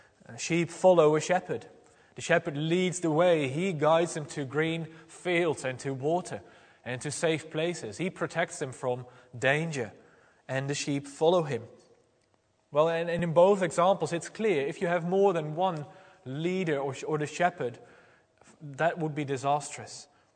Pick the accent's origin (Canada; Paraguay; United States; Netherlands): Netherlands; in my home country, the Netherlands